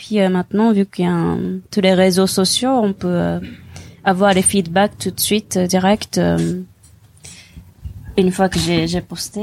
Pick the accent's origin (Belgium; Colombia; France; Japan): Japan; Nagoya, Aichi; Je viens de Nagoya qui est.